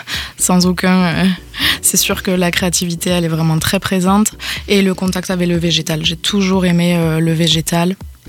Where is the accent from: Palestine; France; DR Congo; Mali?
France; Occitanie; je suis vraiment originaire du Gers et je voulais faire un petit clin d'œil à ma région et aux traditions